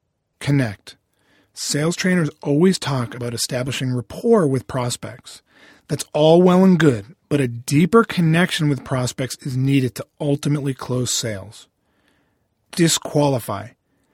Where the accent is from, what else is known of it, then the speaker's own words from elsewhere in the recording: Boston, Massachusetts, United States; Probably not surprising since I'm from Boston.